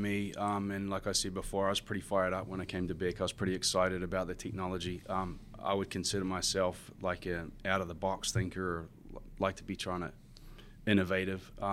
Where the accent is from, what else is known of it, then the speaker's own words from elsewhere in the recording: Christchurch, Canterbury, New Zealand; Where I grew up in Christchurch had a lot of earthquakes.